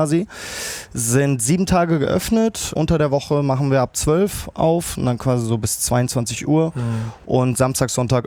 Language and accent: German; Fulda, Hesse, Germany; weil ich in Fulda, meiner Heimatstadt, einen Beachclub auf einem Parkdeck eröffnen wollte